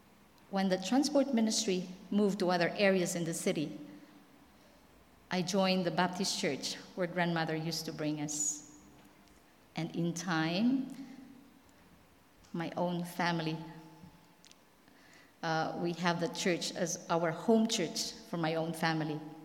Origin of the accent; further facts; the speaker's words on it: Philippines; now in Worthing, United Kingdom; I came from the Philippines originally.